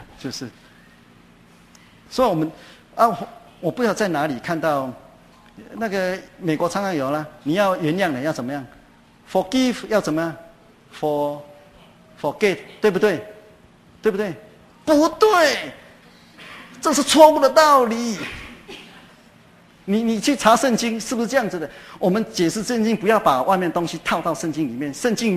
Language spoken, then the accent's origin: Chinese; China; 那我们中国人叫忍嘛，哈。